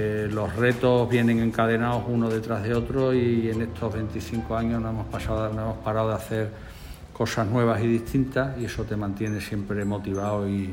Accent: Badajoz, Extremadura, Spain; en el año 96, vine a Badajoz, yo soy de Badajoz, y empecé a trabajar.

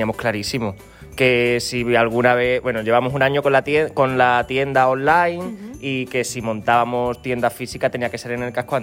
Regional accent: Corte de Peleas, Extremadura, Spain; De Corte de Pelea.

